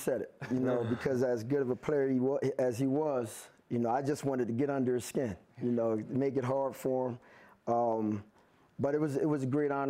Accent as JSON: {"language": "English", "town": "Chester", "region": "Pennsylvania", "country": "United States", "tie": "born or raised there", "said": "go back to my city and kind of explore Chester with me."}